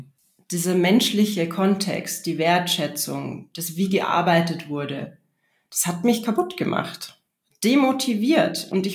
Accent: Regensburg, Bavaria, Germany; Ich habe in meiner Kindheit Ballett gemacht, lange Jahre im Stadttheater in Regensburg, wo ich aufgewachsen bin.

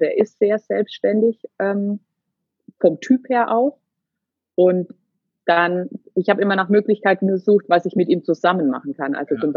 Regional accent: Bavaria, Germany; Wir kommen ursprünglich so aus dem Würzburger Raum.

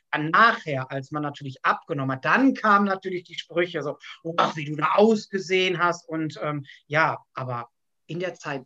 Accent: Gelsenkirchen, North Rhine-Westphalia, Germany; ich bin 41 Jahre alt, ich komme aus Gelsenkirchen

